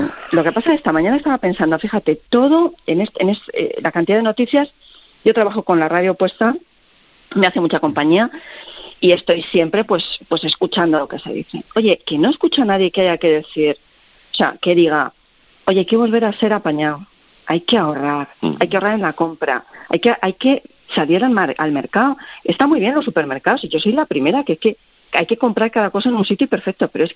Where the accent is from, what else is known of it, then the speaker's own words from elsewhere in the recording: Cuenca, Castilla-La Mancha, Spain; En cuanto Paloma pueda venir, estamos en mi tierra... con unas buenas zapatillas, cuesta para arriba la Plaza Mayor para abajo y a comer morteruelo.